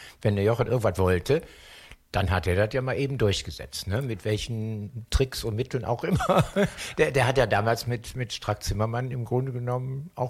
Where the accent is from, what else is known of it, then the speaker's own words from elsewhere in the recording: Niederkassel, North Rhine-Westphalia, Germany; Ich bin in Niederkassel ja groß geworden